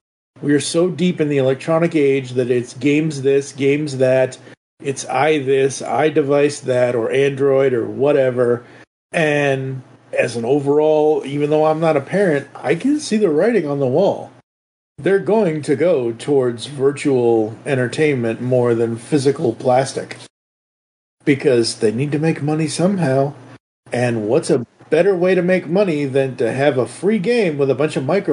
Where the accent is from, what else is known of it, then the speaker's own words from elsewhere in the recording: Massachusetts, United States; I am from Massachusetts. I am from New England. It is all expense up there.